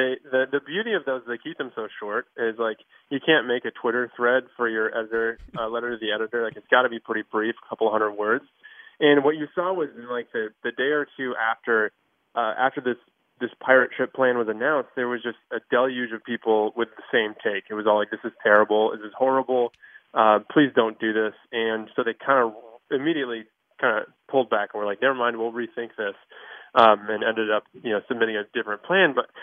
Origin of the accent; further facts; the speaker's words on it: Michigan, United States; now in Pittsburgh, United States; I'm from Michigan, so I know sort of the concrete confines of Comerica Park